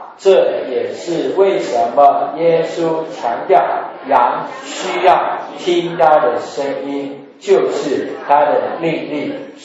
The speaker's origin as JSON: {"language": "Chinese", "country": "China", "said": "其实我们中国人也是这样啊"}